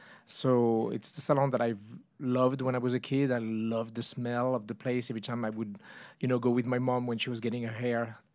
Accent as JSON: {"language": "English", "country": "France", "said": "I'm from France. There's no such thing."}